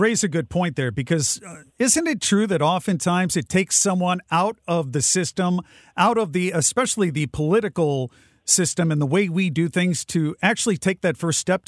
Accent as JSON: {"language": "English", "town": "St. Louis", "region": "Missouri", "country": "United States", "said": "you know, I'm from St. Louis. I don't know a lot about Ferguson."}